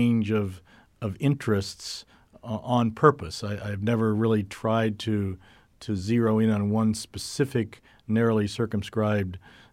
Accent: Youngstown, Ohio, United States; In Youngstown, Ohio.

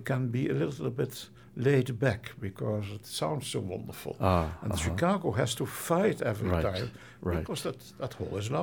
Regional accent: England, United Kingdom; that is the way we are very English

